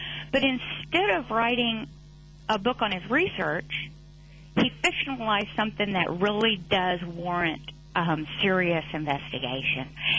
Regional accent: Oklahoma, United States; I'm from Oklahoma.

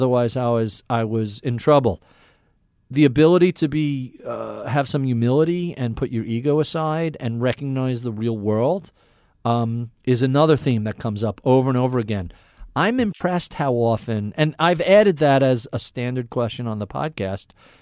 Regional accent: Brooklyn, New York, United States; I was born in Brooklyn. I lived outside, either in New York or outside of New York my whole life.

